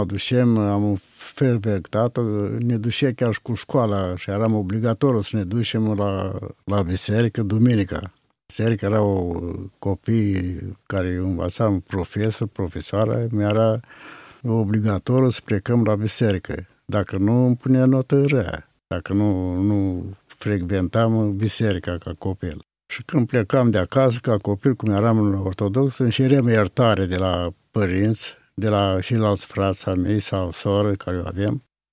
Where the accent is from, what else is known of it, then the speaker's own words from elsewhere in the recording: Bursușeni, Romania; born there; Am născut în Bursușeni, comuna Pereștii, în anul la 25 noiembrie 1929. M-am născut în creștine ortodoxe